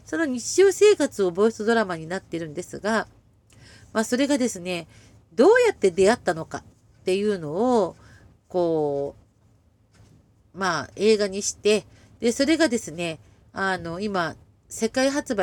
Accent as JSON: {"language": "Japanese", "town": "Yokohama", "region": "Kanagawa", "country": "Japan", "tie": "born or raised there", "said": "その地元横浜の映画祭でですね"}